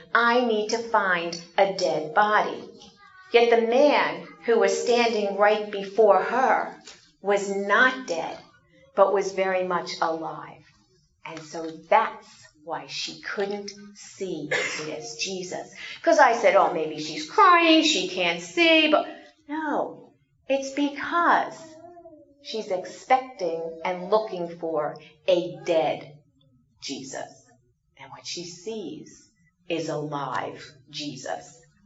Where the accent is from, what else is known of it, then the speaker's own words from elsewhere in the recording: New York City, New York, United States; you would think growing up in New York, especially being in the city and working in Manhattan, that I would get used